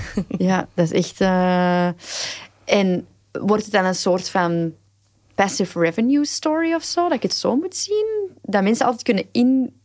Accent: Wilrijk, Antwerp, Belgium; Dus ik ben opgegroeid in Wilrijk, maar dan zei ik aan het zuiden. Dus ik was van mijn huis op 7 minuten aan de Waalse Kaai. Allee, hè, maar ik was wel in Wilrijk, dus ik klap zo'n beetje plat.

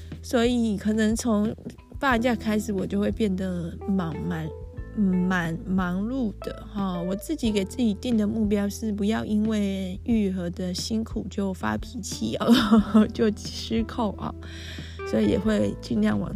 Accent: Taiwan; 身为台湾人，我们就是必须这样子很坚强的活着。

